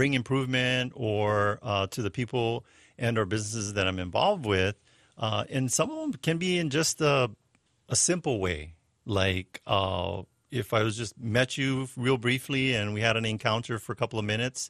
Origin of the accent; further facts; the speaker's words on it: Hawaii, United States; full disclaimer, yeah, I am Hawaiian. There is a Hawaiian in the house. I live Hawaiian homes.